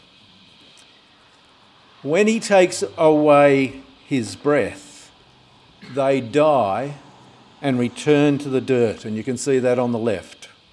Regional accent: New South Wales, Australia; Now, I grew up in the Sutherland Shire, and then I lived here.

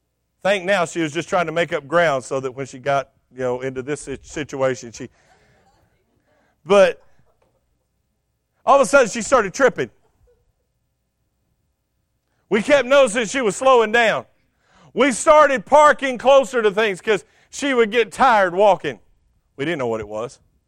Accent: Texas, United States; And when we first got married, we would walk into Walmart, and I'm from Texas, and I stroll.

